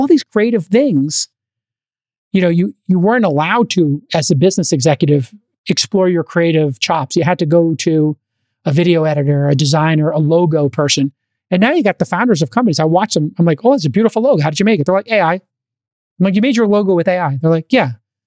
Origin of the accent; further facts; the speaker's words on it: New York, United States; Soho, where I grew up in New York